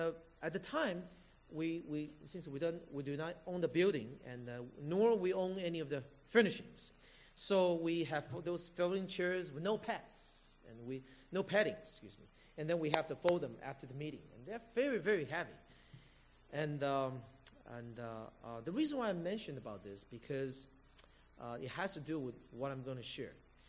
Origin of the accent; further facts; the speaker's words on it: Los Angeles, California, United States; I'm married with three kids